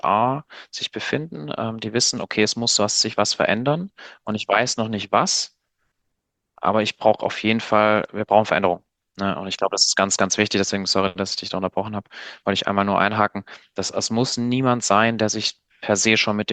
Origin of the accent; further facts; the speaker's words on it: Baden-Württemberg, Germany; Maschinenbauer in, sagen wir mal, im Schwabenland, wo ich herkomme.